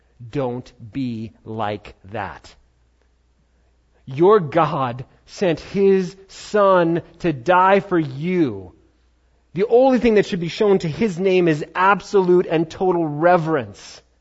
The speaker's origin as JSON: {"language": "English", "town": "Queens", "region": "New York", "country": "United States", "tie": "born there", "said": "I grew up in a Christian home, and but at the same time, I was born in Queens, New York, so it's not like, you know, oh, my virgin ears, like I've never heard anybody cuss."}